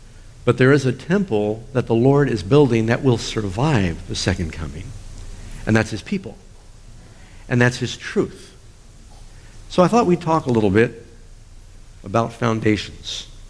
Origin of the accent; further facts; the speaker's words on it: New York City, New York, United States; And you know, I grew up in New York City